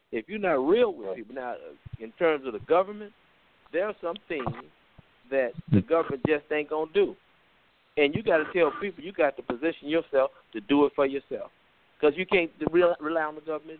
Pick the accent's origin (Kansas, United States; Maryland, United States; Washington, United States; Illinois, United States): Illinois, United States; Chicago; When I grew up in Chicago, man, I can't tell you how many times three or four detectives pull up in one vehicle